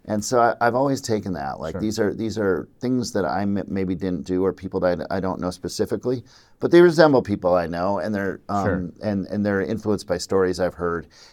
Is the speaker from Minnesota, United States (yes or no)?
yes; Minnesota, United States; now in Brooklyn, United States; It's really unique growing up in Minnesota, living in Brooklyn, to go out to Joshua Tree and play a show.